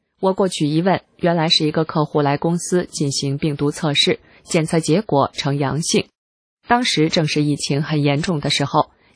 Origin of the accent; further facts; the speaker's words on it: China; 不只是我们中国人，每个人都要认清中共是邪恶的，要拒绝它，因为它要毁掉人类。